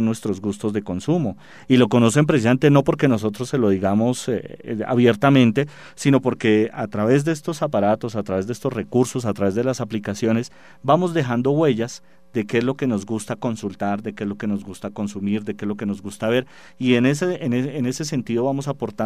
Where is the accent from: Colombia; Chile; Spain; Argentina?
Colombia; cómo desde Colombia yo puedo aportar la visión de emprendimiento que tenemos nosotros como colombianos